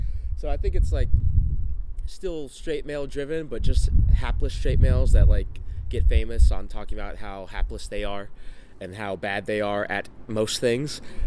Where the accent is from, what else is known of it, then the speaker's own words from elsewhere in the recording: the South, United States; So I'm from the South, so we had Southern Baptists.